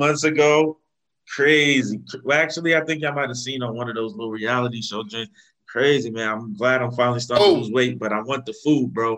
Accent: New York, United States; New York, you my hometown.

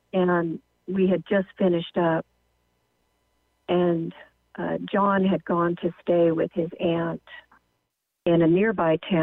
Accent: California, United States; moved away as an adult; now in Wenatchee, United States; I'm originally from California. And Mark and I moved up to Wenatchee to raise our kids in a healthier environment.

